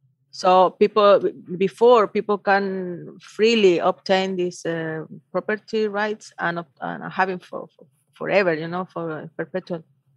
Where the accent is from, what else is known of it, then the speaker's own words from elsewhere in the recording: Antofagasta, Chile; English is a second language; I'm come from Antofagasta. This is the biggest region of mining, I would say, in Chile and probably in the world for copper. And my family is from here. So we have a long history in this territory.